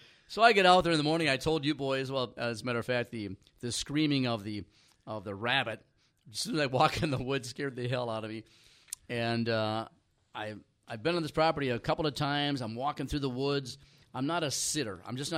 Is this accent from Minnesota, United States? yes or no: yes; Ely, Minnesota, United States; when I was growing up in Ely, Minnesota